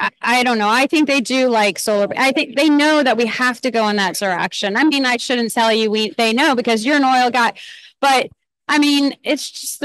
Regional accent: Virginia, United States; I come from the Virginia area, Northern Virginia, and there's just a huge amount of data centers in our area.

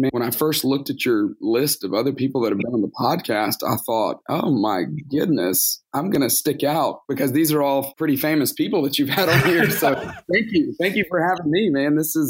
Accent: Tuscaloosa, Alabama, United States; now in Atlanta, United States; So I grew up in Alabama, grew up in Tuscaloosa, Alabama. They play football.

